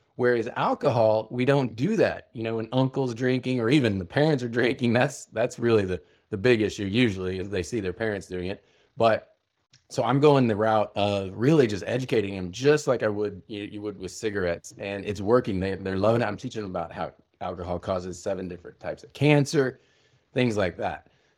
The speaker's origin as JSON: {"language": "English", "region": "Midwest", "country": "United States", "tie": "born or raised there", "said": "started so young with family growing up in the Midwest, Puritan work ethic, farmers coming, you know, land run, Oklahoma."}